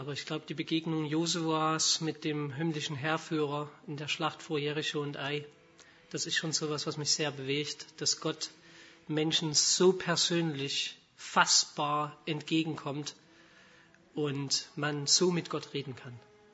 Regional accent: Stuttgart, Baden-Württemberg, Germany; komme hier aus Stuttgart

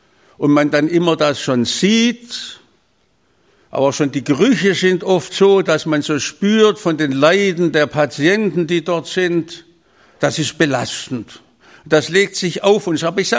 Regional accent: Stuttgart, Baden-Württemberg, Germany; Ich muss ja immer lachen als Stuttgarter

